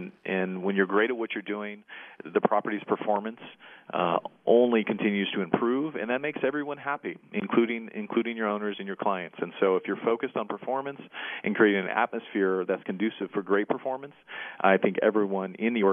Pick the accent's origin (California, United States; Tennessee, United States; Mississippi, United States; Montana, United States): California, United States; now in San Antonio, United States; I am based here in San Antonio. I'm originally from California. We've been here about seven years or so